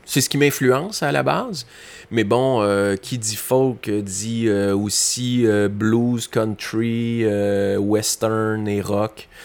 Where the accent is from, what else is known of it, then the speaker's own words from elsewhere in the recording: Quebec, Canada; je suis québécois, je suis francophone